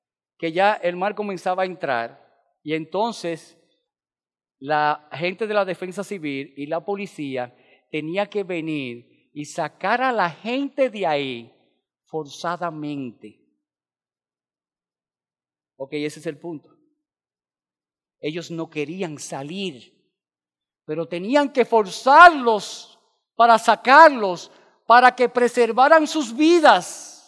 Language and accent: Spanish; Nagua, María Trinidad Sánchez, Dominican Republic; Yo soy de Nagua. Y en Nagua es un pueblecito que tiene una característica. El pueblo, el nivel del mar está por encima del nivel de la tierra.